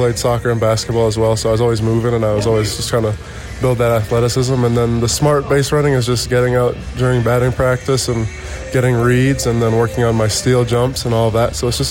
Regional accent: Wisconsin, United States; also born or lived in Canada; So I was born in Canada, but my family moved to Wisconsin when I was six.

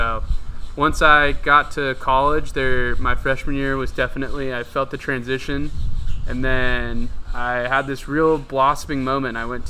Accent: Santa Barbara, California, United States; I come from Santa Barbara, California, which is kind of, I mean, about as nice as you can get in California.

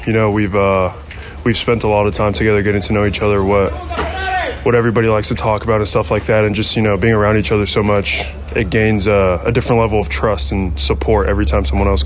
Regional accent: Miami, Florida, United States; I mean, we're both from Miami

